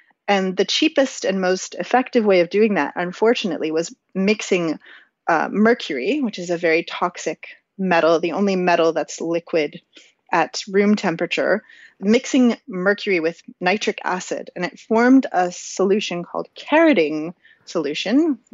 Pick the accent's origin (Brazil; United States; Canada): Canada; as a Canadian who wears a toque in the winter